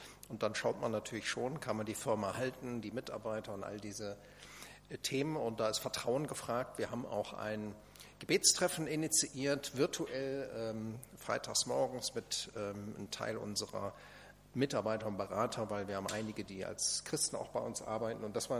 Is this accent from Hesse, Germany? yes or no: no; Lower Saxony, Germany; born there; Ich bin in Niedersachsen geboren und irgendwie dort fühle ich mich auch so heimatlich verbunden, obwohl ich die geringste Zeit dort gewohnt habe.